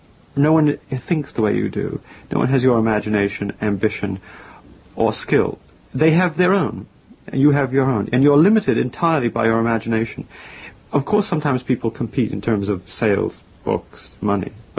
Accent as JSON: {"language": "English", "region": "Massachusetts", "country": "United States", "tie": "born or raised there", "said": "I'm actually from Massachusetts. I was raised there, educated there, and I really was. I'm a native son of Massachusetts"}